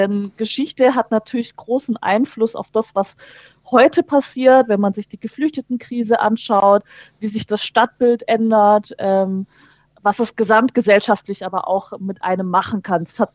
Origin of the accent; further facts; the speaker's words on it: Reutlingen, Baden-Württemberg, Germany; Ich bin selber aus Reutlingen